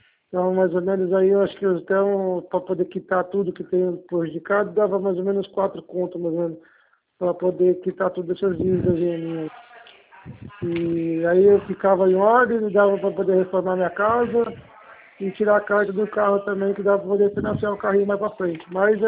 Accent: Avaré, São Paulo, Brazil; Não, eu sou de Avaré.

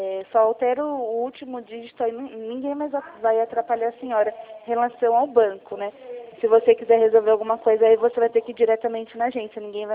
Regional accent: Jundiaí, São Paulo, Brazil; Eu, por exemplo, sou aqui da cidade de Jundiaí, São Paulo.

